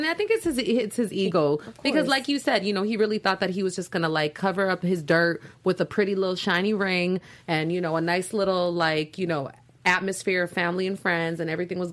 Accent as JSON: {"language": "English", "country": "Canada", "said": "I'm from Canada, so we didn't have anything like"}